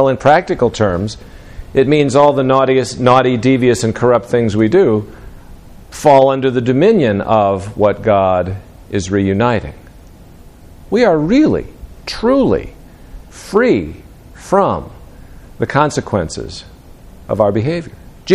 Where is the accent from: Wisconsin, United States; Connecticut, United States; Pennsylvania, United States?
Wisconsin, United States; And one of the coolest things about my hometown is the way they do the 4th of July parade. It's one of the biggest in Wisconsin.